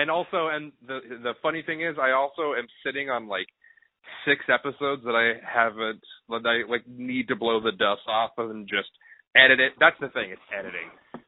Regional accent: Amarillo, Texas, United States; I have no proof that anybody from my hometown is listening, but basically, I'm always talking to, you know, the Panhandle of Texas, Amarillo, Texas, farm country, 11th biggest city in the state

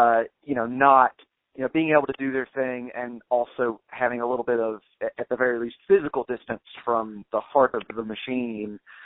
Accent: Georgia, United States; now in Austin, United States; I'm from Georgia originally

